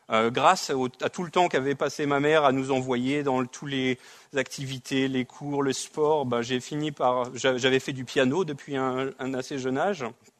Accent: France; moved away as an adult; Donc, j'ai grandi en France, comme mon accent le trahit. Je suis né en France et j'ai passé les premières 25 ans de ma vie, donc je suis vraiment français.

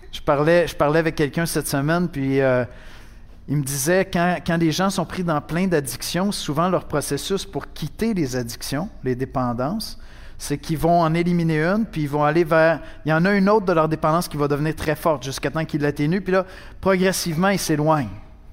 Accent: Montreal, Quebec, Canada; born there; Moi, je suis né au Québec, je suis né à Montréal, puis mes parents m'ont enseigné à aimer cette culture, même à aimer tout le territoire québécois.

